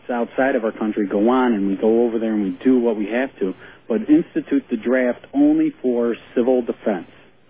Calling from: Gilbert, Arizona, United States; Gilbert, Ohio, or Gilbert, Arizona. I'm sorry.

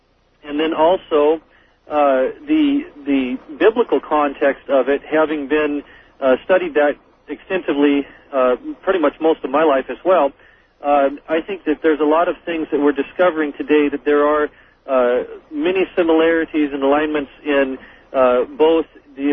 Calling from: Cle Elum, Washington, United States; I am calling from Clay Elum, Washington.

